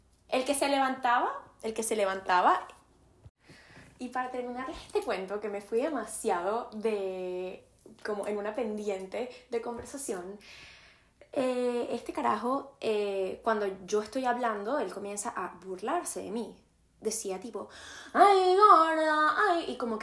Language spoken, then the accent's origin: Spanish; Caracas, Capital District, Venezuela; yo también, soy de Caracas, no sé qué, me encanta! Y él me dice, ¡ay, sí, de qué parte eres! Y yo le respondo, de La Lagunita